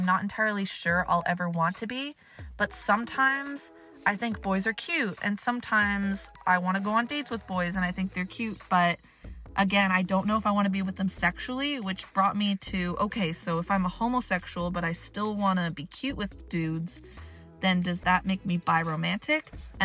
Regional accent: Canada; I am 23 and I am from Canada.

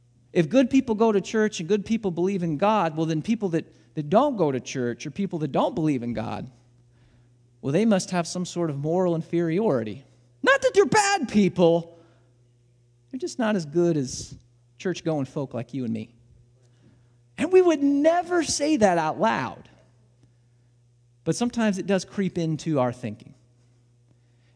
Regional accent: Illinois, United States; I'm from Southern Illinois.

